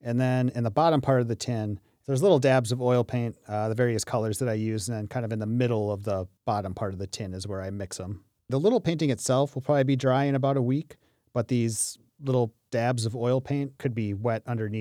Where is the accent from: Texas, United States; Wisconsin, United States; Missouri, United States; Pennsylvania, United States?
Wisconsin, United States; Green Bay; I grew up in Green Bay. It was kind of like where we always hung out.